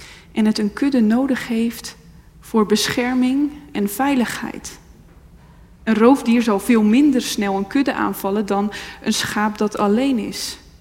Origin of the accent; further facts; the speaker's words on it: Randstad, Netherlands; ik kom uit de Randstad, zoals je misschien hoort